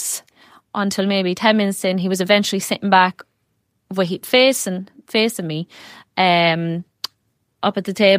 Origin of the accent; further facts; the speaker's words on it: Cork, Munster, Ireland; I'm from Cork, but I teach in Tipperary